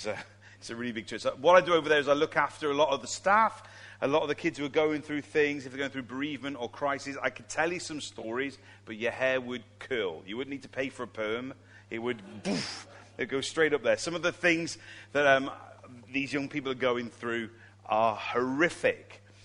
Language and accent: English; Colchester, East of England, United Kingdom; born there; also born or lived in Germany / Nuneaton; I was born in Colchester. Anybody been to Essex? Colchester in Essex?